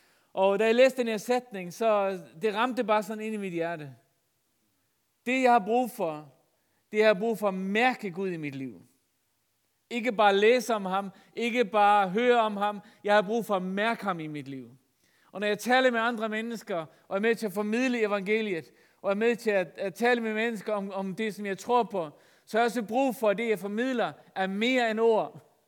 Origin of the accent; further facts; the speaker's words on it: Faroe Islands; Nej, jeg er færing.